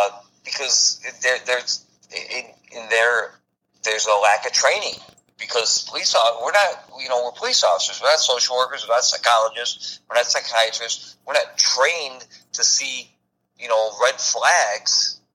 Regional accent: Midwest, United States; yet we're born and raised in the Midwest and we stay here our whole lives complaining every winter.

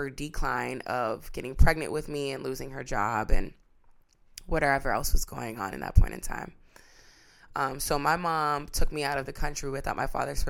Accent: Brazil; first language Portuguese; English is a second language; I am no longer fluent in Portuguese, even though Portuguese was my first language. When I was in Brazil, I experienced sexual assaults.

